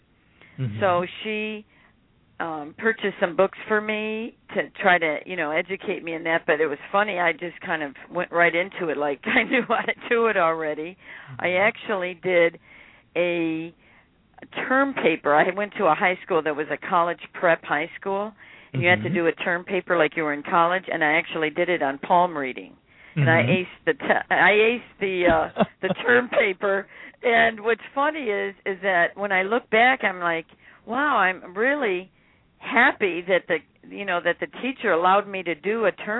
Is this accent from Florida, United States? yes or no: no; Detroit, Michigan, United States; now in La Mesa, United States; Well, to start off, I'm originally from Detroit, Michigan, for all you Michiganders out there, and I know they're a bit cold with the weather. I'm in Southern California now, a little bit outside of San Diego. It's a little town called La Mesa.